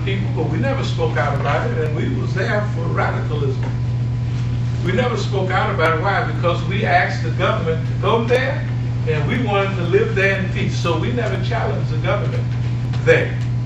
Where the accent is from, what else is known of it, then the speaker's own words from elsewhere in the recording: United States; also born or lived in Tanzania; Because we were immigrants there. We come from America